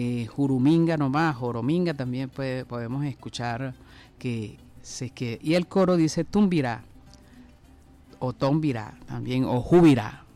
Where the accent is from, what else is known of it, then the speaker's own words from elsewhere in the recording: Venezuela; de cómo somos los venezolanos, que además somos